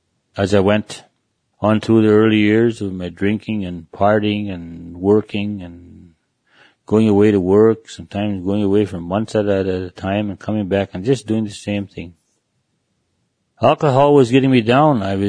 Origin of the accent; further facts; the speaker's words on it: Fish River, Manitoba, Canada; I come from Fish River, Manitoba. I was born here, and I had praying grandparents.